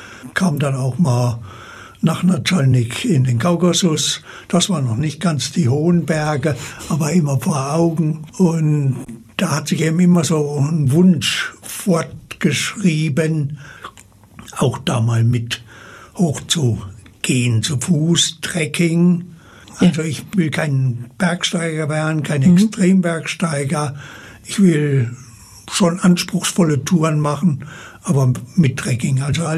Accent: Zella-Mehlis, Thuringia, Germany; Ich komme aus Zell-Amelis, Südthüringen, da wo manche Urlaub machen. Da bin ich zu Hause, bin ich geboren und nach dem Berufsleben dort wieder zurückgekehrt.

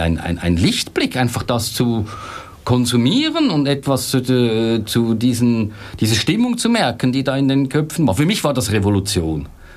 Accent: Switzerland; gerade ich als Schweizer oder Kathi als Österreicherin gehören zum deutschsprachigen Kulturraum

